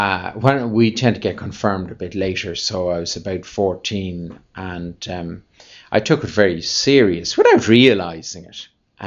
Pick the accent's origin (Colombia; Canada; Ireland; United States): Ireland; Rathgar, Leinster; also born or lived in Blackrock; when I say in Talla that I'm from Rathgar and Blackrock, you can imagine the reaction. So I assure them that those areas have come on great since I left them